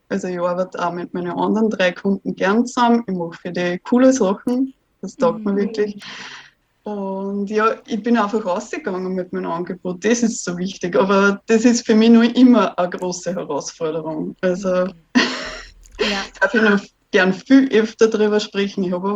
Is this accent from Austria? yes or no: yes; Austria; weil ich bin eben aus Österreich